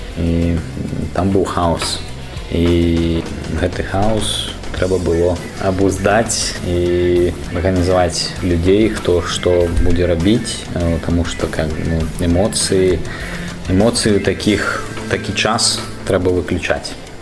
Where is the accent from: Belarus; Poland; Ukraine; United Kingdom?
Belarus; Ukrainian is a second language; Я завжди говорив, що я білорус.